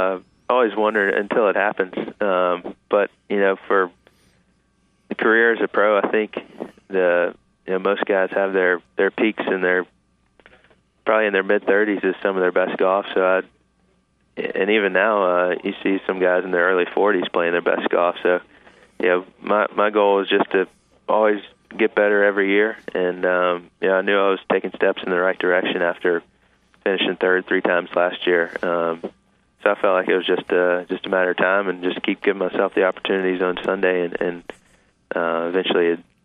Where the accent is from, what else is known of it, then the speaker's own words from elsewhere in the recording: Greenwood, South Carolina, United States; I grew up in Greenwood, about an hour away, and it started coming to the tournament when I was 7 years old.